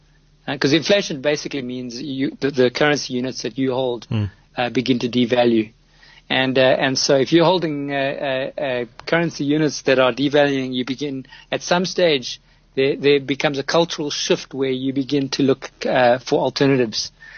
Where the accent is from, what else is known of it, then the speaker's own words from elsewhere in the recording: South Africa; born there; No, I was born in South Africa.